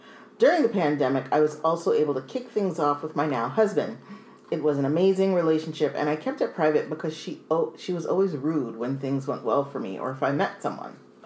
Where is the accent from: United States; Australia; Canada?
Canada; I'm from Canada. Very nice people.